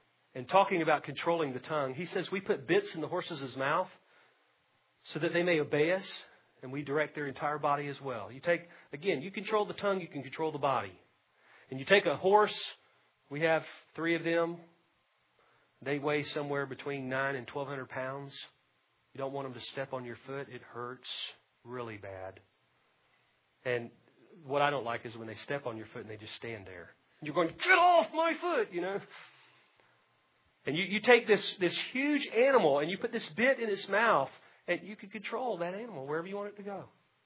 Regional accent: Jacksonville, Florida, United States; born there; And I was born in Jacksonville. I was not an Alabamian.

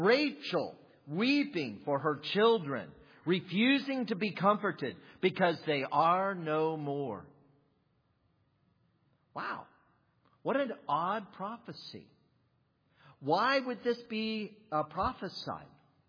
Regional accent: Ohio, United States; I'm from Ohio and I could pick another state that I could refer to that.

